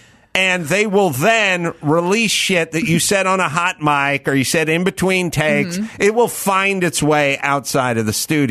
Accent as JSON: {"language": "English", "town": "Encino", "region": "California", "country": "United States", "said": "Because I'm from Encino"}